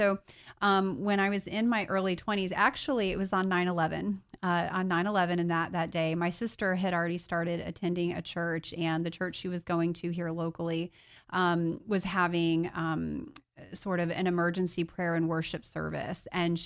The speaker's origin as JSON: {"language": "English", "region": "Florida", "country": "United States", "tie": "born or raised there", "also_born_or_lived": "Michigan", "said": "I was born in Michigan, but my family moved here when I was about 5 years old. So I'm kind of a Floridian."}